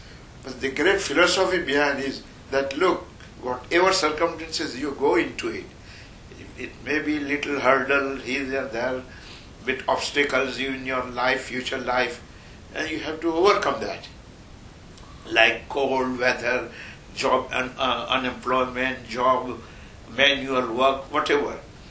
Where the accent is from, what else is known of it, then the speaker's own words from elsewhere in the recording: Tarkeshwar, Gujarat, India; I'm from Tarkeshwar village, which is 40 miles away from Surat, the city.